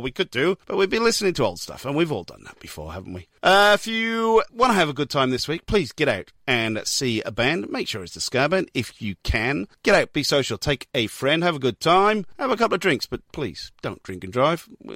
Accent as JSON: {"language": "English", "town": "Newport", "region": "Wales", "country": "United Kingdom", "said": "I am from Newport"}